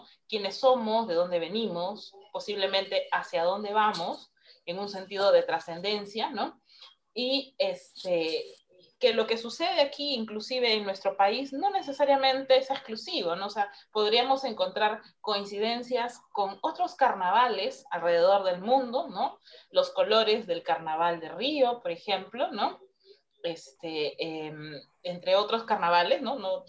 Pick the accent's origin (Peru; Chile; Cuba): Peru; nos enriquece como seres humanos, nos enriquece como peruanos, ¿no? O peruanas.